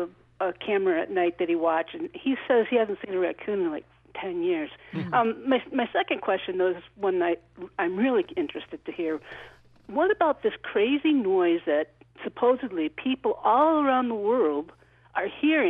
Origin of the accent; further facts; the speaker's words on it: Midwest, United States; And I'm from the Midwest, and we have an abundance of raccoons.